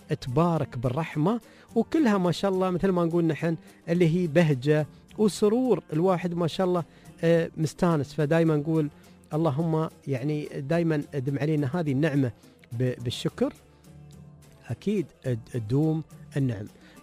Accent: United Arab Emirates; بلهجتنا العامية في دولة الإمارات

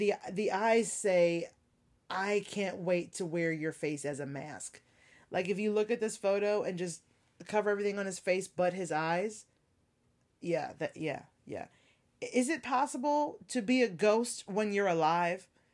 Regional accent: the South, United States; I'm from the South. If I order a sweet tea and you give me unsweetened tea, it's very unpleasant

